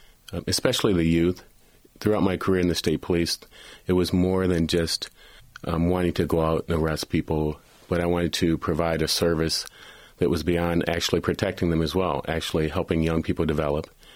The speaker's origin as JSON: {"language": "English", "town": "Kalamazoo", "region": "Michigan", "country": "United States", "tie": "born or raised there", "said": "That's correct."}